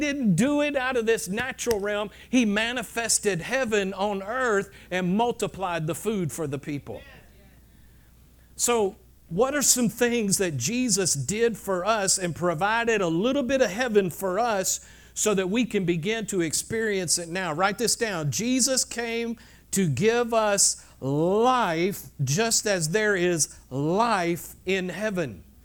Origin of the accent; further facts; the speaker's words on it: Georgia, United States; Now, I can't say that because I came from Georgia.